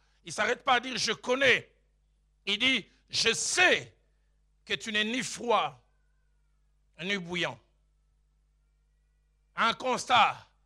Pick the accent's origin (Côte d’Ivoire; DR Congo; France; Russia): DR Congo; Kinshasa; Chez nous, à Kinshasa, on dit l'eau qui a été utilisée pour laver un chien.